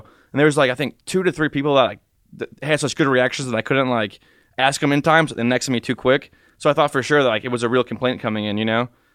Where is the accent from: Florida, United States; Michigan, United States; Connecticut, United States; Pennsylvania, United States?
Michigan, United States; Macomb; I was born and raised in Macomb, Michigan. So, we moved to Macomb, Michigan, but I have, you know, a beautiful mom, beautiful dad, two sisters. I'm the middle child.